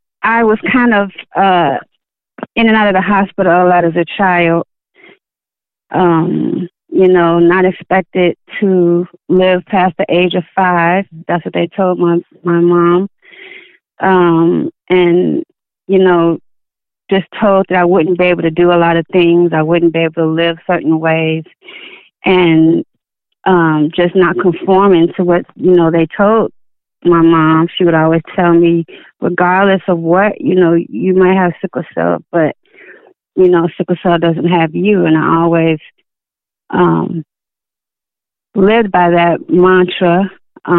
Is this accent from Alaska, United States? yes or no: no; Chicago, Illinois, United States; also born or lived in New York; So, yeah, growing up in Chicago was just like a bowl of mixture of people and fine arts and religions and, you know, all different kinds of cultures. My mom is a minister, so fourth grade we moved to New York, Manhattan, and lived there for a year.